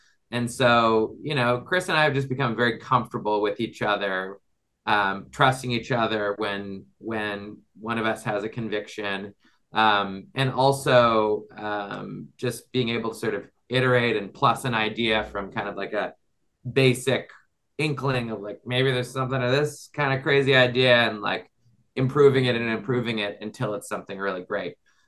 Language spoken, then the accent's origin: English; Nova Scotia, Canada; I'm from Nova Scotia. I did not go to LAUSD.